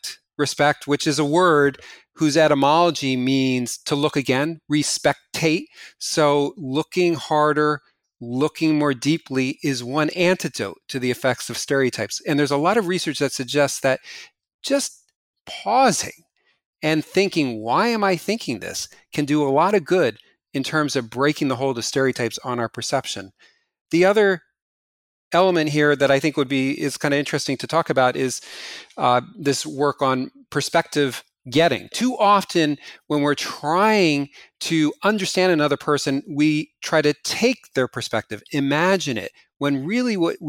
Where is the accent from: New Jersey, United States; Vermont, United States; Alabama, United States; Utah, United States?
New Jersey, United States; when I go back to New Jersey, my hometown, I'm frequently stereotyped as the egghead academic